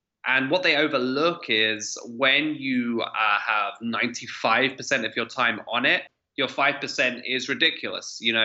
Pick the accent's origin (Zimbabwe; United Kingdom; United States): United Kingdom; England; I'm English. I spoke in English.